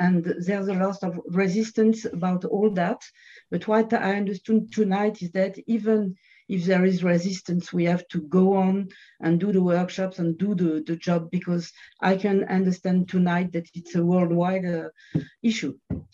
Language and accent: English; France; English is a second language; from France.